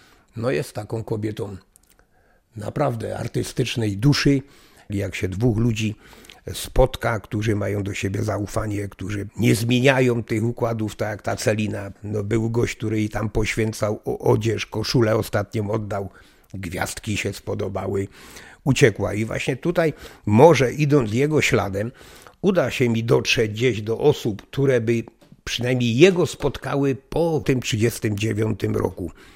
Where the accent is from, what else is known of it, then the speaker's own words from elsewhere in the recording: Węgierska Górka, Silesian Voivodeship, Poland; moved away as an adult; now in Augustów, Poland; Ja rodzinnie jestem z Węgierskiej Górki, ale później w 2007 roku ze względów zdrowotnych, po ciężkiej bardzo chorobie, według zaleceń lekarzy, żeby zmienić otoczenie, środowisko i wszystko, się przeniosłem do Augustowa.